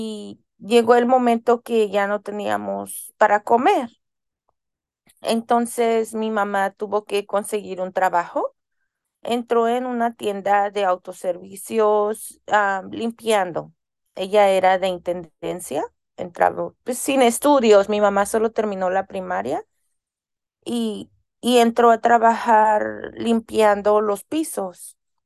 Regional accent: Mexico; moved away as an adult; now in United States; Yo soy mexicana, soy inmigrante, llegué a Estados Unidos desde los 18 años, en el año 2000. Ahora ya tengo 23 años aquí.

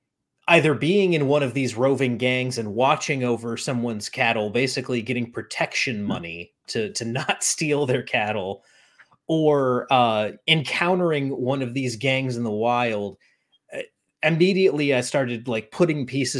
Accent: United States; it fascinates me as an American with a very short history.

